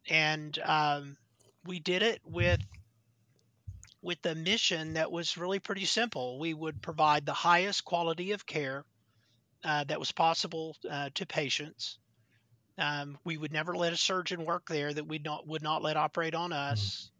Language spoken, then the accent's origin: English; Oklahoma, United States; I was born and raised in Oklahoma, didn't train in Oklahoma, but came home.